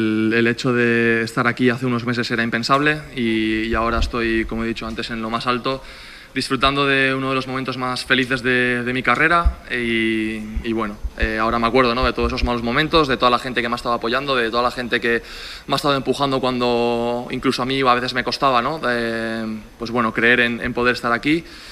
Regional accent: Navarre, Spain; Yo soy muy navarro, muy de mi tierra y me encanta pasar cada día allí.

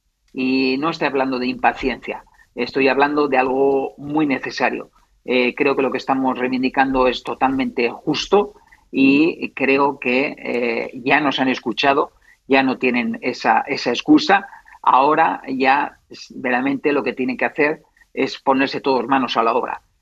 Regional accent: Pamplona, Navarre, Spain; Como navarro, como pamplonés, al final fue un orgullo, ¿no?

